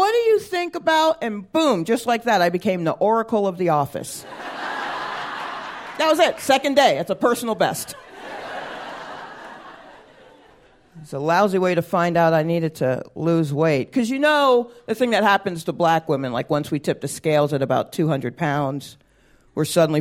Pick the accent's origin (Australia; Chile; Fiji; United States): United States; the South; Well, I'm a black woman. I grew up in the South. I know this America.